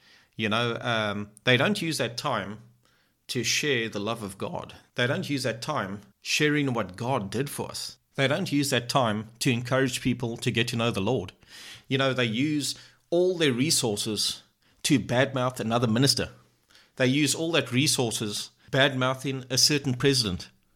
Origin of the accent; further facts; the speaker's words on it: South Africa; And I'm a South African and I'm living in South Africa. And I've been here my whole entire life so far.